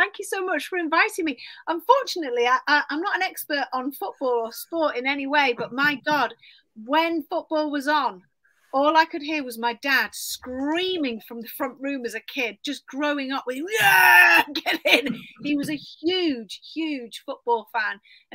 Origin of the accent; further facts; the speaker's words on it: Davenport, North West England, United Kingdom; also born or lived in London; I was brought up in Greater Manchester. People call it Cheshire, but my first home was in Davenport. Then we moved to Bramhall, Poynton.